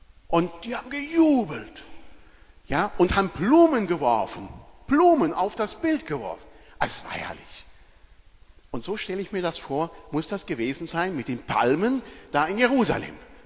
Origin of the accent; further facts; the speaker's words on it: Germany; Wir können gar nicht so jubeln wie die. Da sind wir Deutsche viel zu lahm.